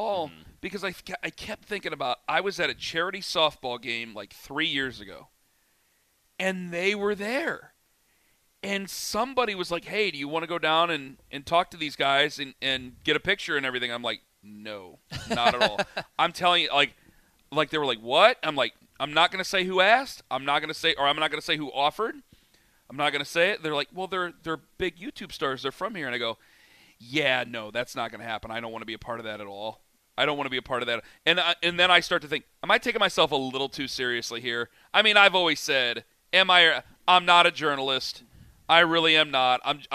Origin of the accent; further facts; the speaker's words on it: Cleveland, Ohio, United States; right in the middle of Rocket Mortgage Fieldhouse, right in the middle of my hometown, Cleveland, Ohio.